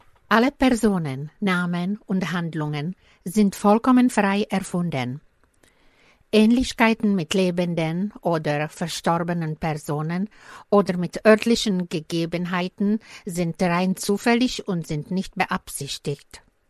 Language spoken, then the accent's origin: German; Czechia; now in Germany; Ich bin eine Tschechin und obwohl ich schon lange Jahre in Deutschland lebe